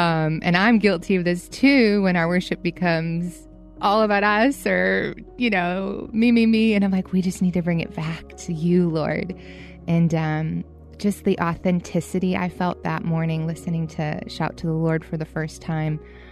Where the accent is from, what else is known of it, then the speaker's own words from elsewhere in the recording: Boston, Massachusetts, United States; Growing up in Boston, we didn't have the Christian radio stations or the churches with their hands raised that I knew of or anything like that.